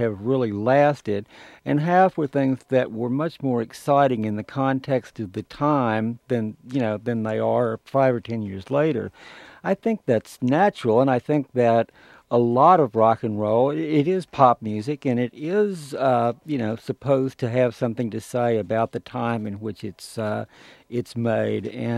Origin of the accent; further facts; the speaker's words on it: Arkansas, United States; Arkansas.